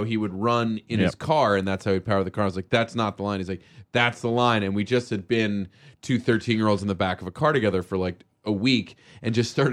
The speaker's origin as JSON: {"language": "English", "country": "Australia", "said": "No. I'm Australian, but I got that New York accent guy coming"}